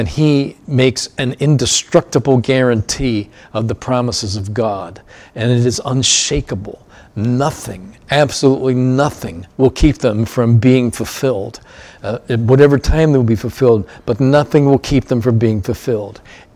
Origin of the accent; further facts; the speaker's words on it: Pennsylvania, United States; Diocese of Pennsylvania, which is where both Carol and I grew up and where we had served for a lot of years in one church there.